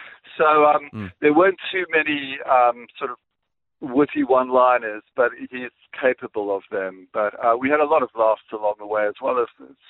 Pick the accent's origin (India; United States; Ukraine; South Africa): South Africa; I explained that I'm from South Africa. I lived under apartheid.